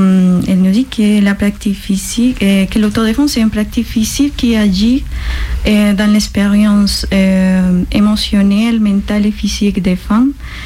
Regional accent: Colombia; French is a second language; now in France; je viens de Colombie et je suis sociologue.

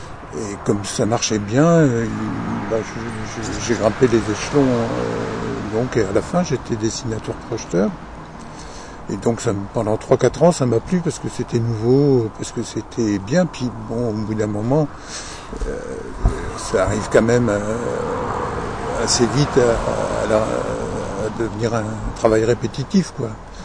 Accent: Île-de-France, France; also born or lived in Marrakech, Morocco; Puis après, on est rentré en France et on était dans la région parisienne.

